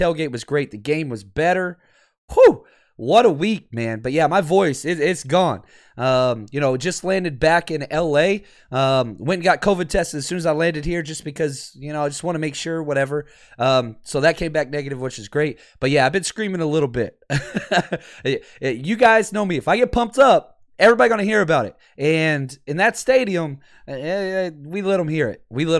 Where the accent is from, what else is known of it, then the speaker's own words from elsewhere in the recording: Dallas, Texas, United States; I'm from Dallas, so I know a lot of, Cowboys fans, unfortunately.